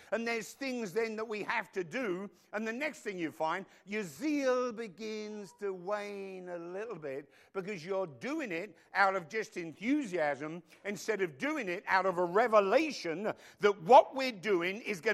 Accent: London, United Kingdom; now in United States; I grew up in London, as you all know.

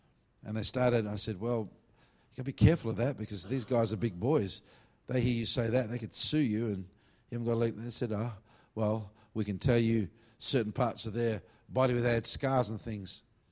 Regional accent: Perth, Western Australia, Australia; I'm from Perth originally because I was living in Adelaide or Sydney at the time.

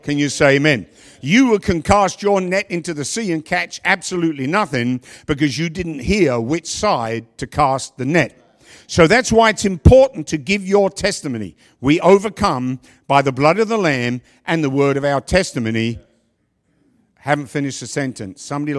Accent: London, United Kingdom; born there; Now, I was born in London, England.

